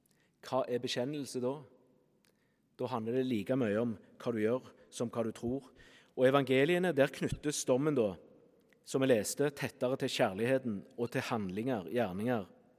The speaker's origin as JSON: {"language": "Norwegian", "town": "Vassøy", "region": "Rogaland", "country": "Norway", "said": "Men jeg er jo fra Vassøy, så da blir det å høre, men ikke gjøre."}